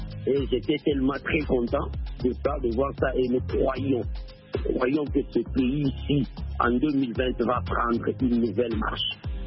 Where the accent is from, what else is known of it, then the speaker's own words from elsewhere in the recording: DR Congo; Moi aussi, je suis Congolais, je ne souhaiterais que les bénédictions pour mon pays.